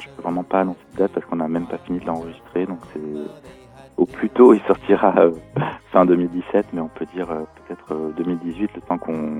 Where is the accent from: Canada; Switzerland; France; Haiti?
France; Bastia, Corsica; born there; Moi, je suis né à Bastia et ma famille a une maison dans le Cap Corse à Pietrangorda.